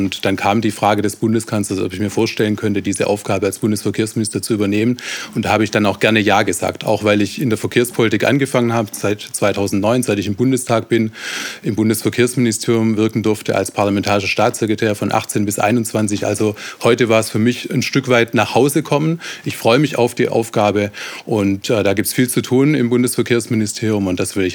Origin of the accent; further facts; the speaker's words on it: Ludwigsburg, Baden-Württemberg, Germany; Nein, also ich komme aus Ludwigsburg, da ist man genauso mit Bus und Bahn unterwegs oder mit dem Fahrrad.